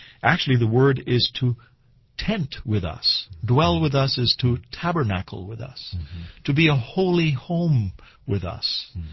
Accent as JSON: {"language": "English", "country": "India", "tie": "born or raised there", "said": "as somebody who grew up in a foreign country, I was born and raised in India"}